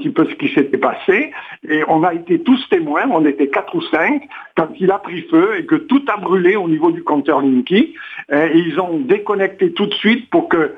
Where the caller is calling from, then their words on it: Sainte-Marie-de-Ré, Nouvelle-Aquitaine, France; Oui, moi je suis de Sainte-Marie-de-Ré à l'Île-de-Ré.